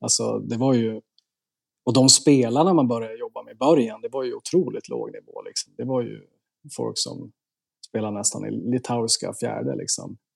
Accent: Umeå, Västerbotten County, Sweden; så att jag kom ju direkt från Norrland, straight from Umeå liksom.

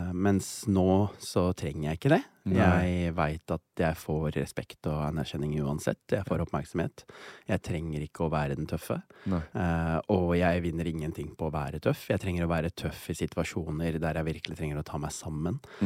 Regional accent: Oslo, Norway; born or raised there

